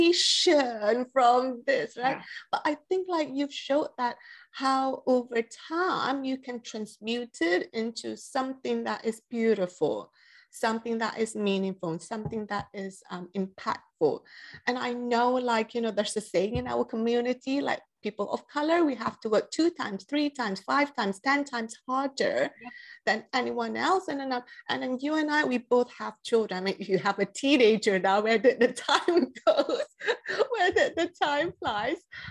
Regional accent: Malaysia; because I'm growing up in Malaysia, part of the British colony.

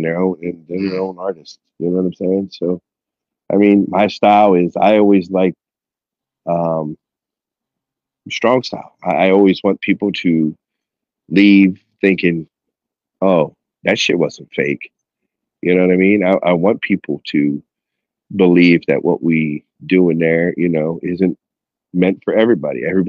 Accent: Harrisburg, Pennsylvania, United States; And I told him I was from Harrisburg.

